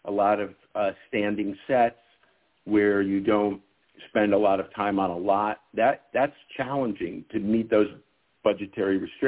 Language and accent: English; Chicago, Illinois, United States; Justin and I, we're both from Chicago.